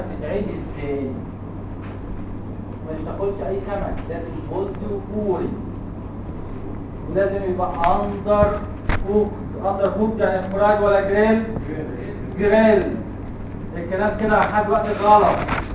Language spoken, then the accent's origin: Arabic; Egypt; عندنا في مصر بولتي بولي ولا لا؟ موجوده لك موجوده في بلدنا.